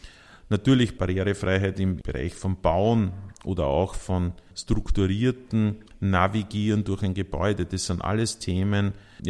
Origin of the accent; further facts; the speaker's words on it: Tulln, Lower Austria, Austria; ich bin in Tulln geboren, das ist in Niederösterreich. Und dort bin ich auch aufgewachsen.